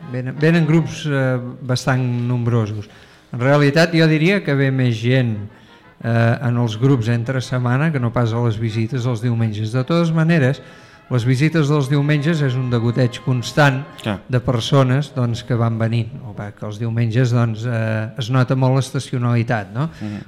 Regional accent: Sant Feliu de Codines, Catalonia, Spain; quan els dic que sóc de Sant Feliu de Codines em diuen, és molt lluny això.

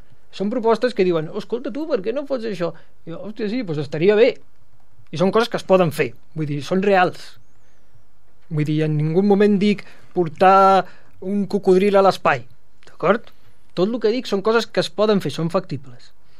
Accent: Sant Feliu, Catalonia, Spain; n'enorgulleixo molt del meu poble i em compraré la mascota de Sant Feliu

